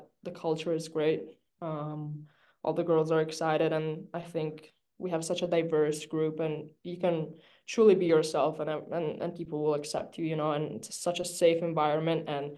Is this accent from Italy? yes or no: yes; Italy; English is a second language; I grew up in Italy.